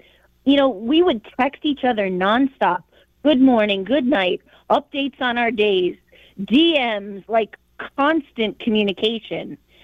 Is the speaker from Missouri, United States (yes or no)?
no; Virginia Beach, Virginia, United States; I'm from Virginia Beach.